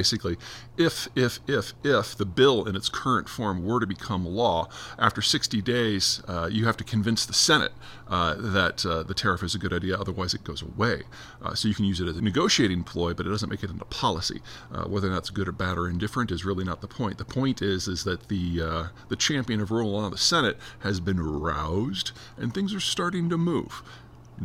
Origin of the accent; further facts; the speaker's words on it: Iowa, United States; the person to watch is the senator from my home state, Iowa, Chuck Grassley.